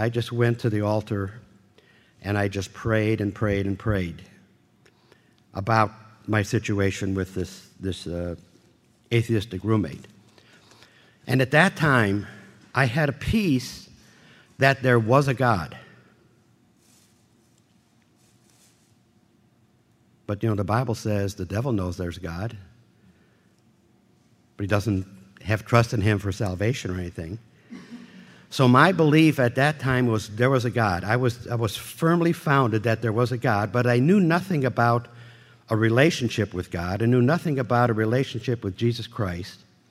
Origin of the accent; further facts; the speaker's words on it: Buffalo, New York, United States; born there; I was born in Buffalo, New York, in a Catholic family. It was a Ukrainian Catholic family, what we would call the Greek order.